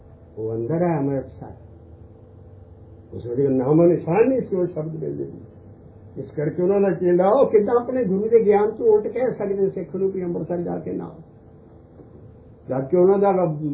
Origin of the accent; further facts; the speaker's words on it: Punjab, India; born there; ਗੁਰੂ ਬਾਬੇ ਬਕਾਲੇ ਦੇ ਲਾਗੇ ਸੀ ਮੇਰਾ ਜਨਮ ਹੋਇਆ ਸਾਰਾ ਉਹ ਪਿੰਡ ਬਾਬੇ ਬਕਾਲੇ ਦੇ ਲਾਗੇ